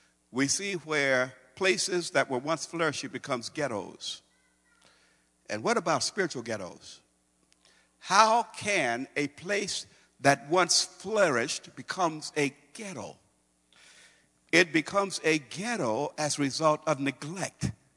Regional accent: Brooklyn, Illinois, United States; We had dirt roads in my hometown. We had dirt roads. Now, uptown, they were paved, but on the low end, you probably heard me talk about, we lived on the low end of Brooklyn.

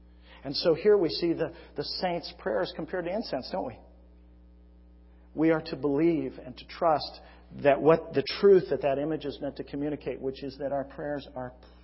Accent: California, United States; You know, I grew up in California, so to me, incense smells good.

